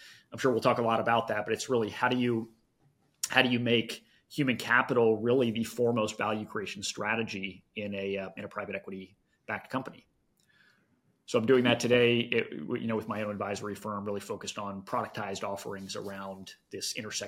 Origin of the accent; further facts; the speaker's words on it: Cincinnati, Ohio, United States; So to take you way back quickly, just for context, I'm a Midwesterner born and bred, grew up in Cincinnati, Ohio.